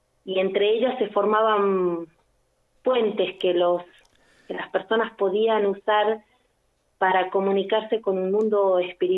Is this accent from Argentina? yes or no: yes; Catamarca, Argentina; born there; Nací en Catamarca, amo Catamarca, amo Tinogasta, ¿cómo puede ser?